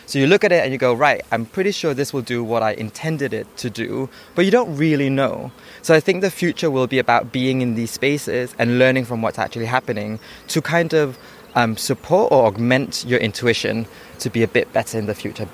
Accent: Denmark; now in Mexico City, Mexico; I'm from Denmark. I'm currently actually based in Mexico City while also working in London with projects in Dubai and Tokyo

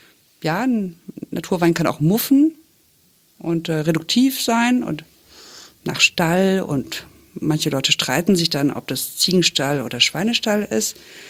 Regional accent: France; also born or lived in Germany; meine Herkunft, ich bin wirklich deutsch, aber ich bin in Frankreich aufgewachsen. Also mein Herz ist wirklich halb französisch.

